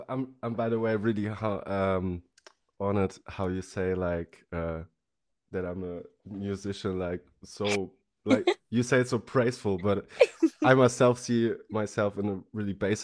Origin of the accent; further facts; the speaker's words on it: Germany; English is a second language; There's a saying in Germany. I'm from Germany, by the way